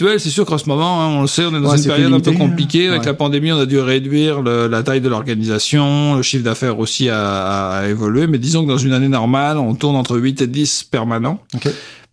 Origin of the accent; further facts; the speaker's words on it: western France, France; now in Trois-Rivières, Canada; Mais oui, pour ceux qui entendent mon accent, moi, je viens de l'ouest de la France. Ça fait longtemps que je suis au Québec, là, plus d'une quinzaine d'années. Mais quand je suis arrivé à Trois-Rivières, ben, je connaissais évidemment personne.